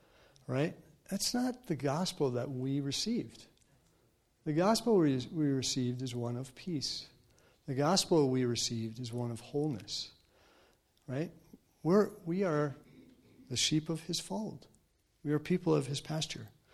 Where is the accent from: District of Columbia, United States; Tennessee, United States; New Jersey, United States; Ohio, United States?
New Jersey, United States; I'm from New Jersey, so I'm more given to really loud outbursts of truth and happiness and anger.